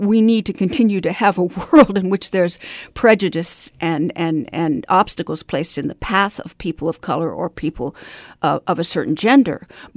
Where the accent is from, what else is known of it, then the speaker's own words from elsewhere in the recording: United States; My French is fluent, and I sound almost like a French person. And when I travel to France, they're literally shocked that I'm an American.